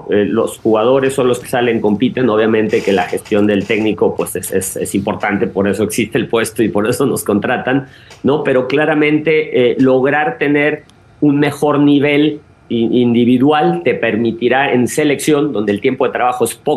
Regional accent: Veracruz, Mexico; also born or lived in State of Mexico / Mexico City; soy jarocho. Raúl, he vivido, viví mucho más tiempo entre Estado de México y Ciudad de México, pero mi familia toda es de Veracruz.

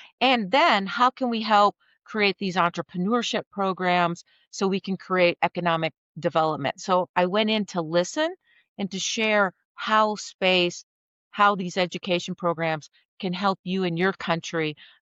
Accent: United States; Because I might know what I know from my background in the space industry, being an American

